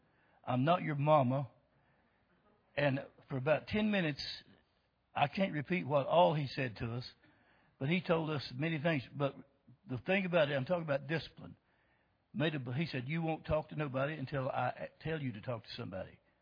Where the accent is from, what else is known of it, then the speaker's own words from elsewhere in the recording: North Carolina, United States; Number one, most of you know, I'm from North Carolina, from the mountains. The average summer temperature in Boone, North Carolina is about 67 degrees.